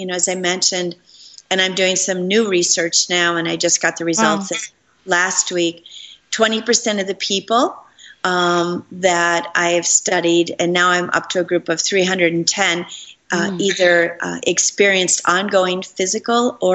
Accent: Minneapolis, Minnesota, United States; And then a month later, I came to my hometown in Minneapolis and was on WCCO and Care 11 news channels talking about my book.

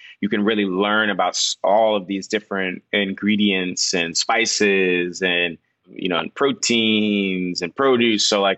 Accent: New York, United States; So, like, you know, growing up in New York, it's such a melting pot.

